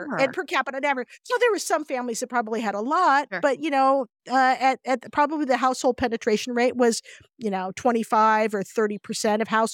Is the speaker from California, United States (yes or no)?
yes; California, United States; Growing up in the Bay Area, I was 45 minutes away from the wine country.